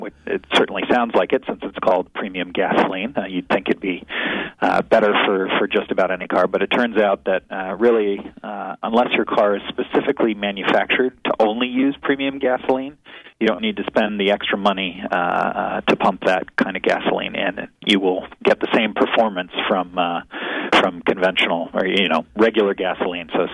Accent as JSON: {"language": "English", "region": "Missouri", "country": "United States", "tie": "born or raised there", "said": "So, for example, I grew up in Missouri, which is part of Tornado Alley, mm-hmm."}